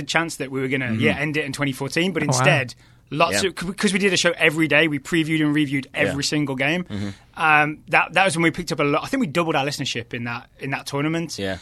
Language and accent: English; West Midlands, United Kingdom; moved away as an adult; now in Richmond, United States; I'm originally from the West Midlands, near between Birmingham and Wolverhampton in the UK.